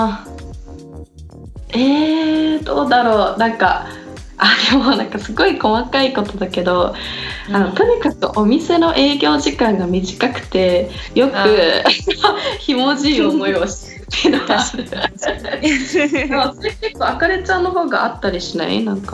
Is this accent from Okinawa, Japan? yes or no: no; Ibaraki, Japan; now in Salzburg, Austria; 出身は、日本の茨城県出身そうそう